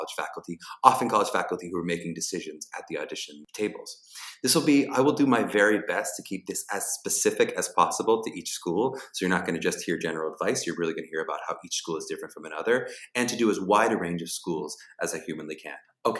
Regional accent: Pittsburgh, Pennsylvania, United States; First about me, I'm from Pittsburgh, Pennsylvania.

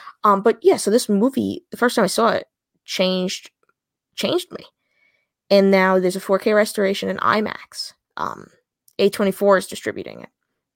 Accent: Long Island, New York, United States; I'm from Long Island. There's a Suffolk County, a Nassau County, a North Shore, a South Shore.

